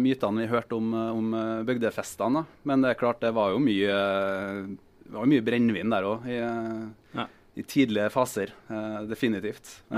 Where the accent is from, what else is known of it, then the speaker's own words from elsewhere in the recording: Trøndelag, Norway; Jeg er trønder først og fremst.